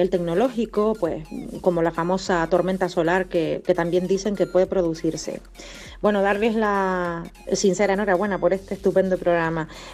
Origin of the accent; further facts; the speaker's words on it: Las Palmas de Gran Canaria, Canary Islands, Spain; now in Madrid, Spain; aunque soy canaria, de Las Palmas de Gran Canaria, les hablo desde esta maravillosa ciudad que me acoge, que es Madrid.